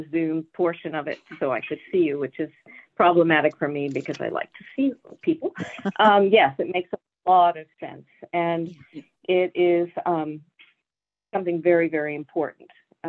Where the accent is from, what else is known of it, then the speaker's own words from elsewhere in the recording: San Diego, California, United States; I am from San Diego, California.